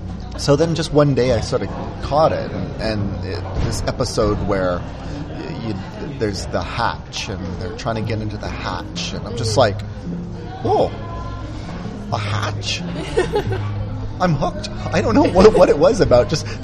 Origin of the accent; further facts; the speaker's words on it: Canada; Even though, like, I'm Canadian, I practice good OPSEC, you know.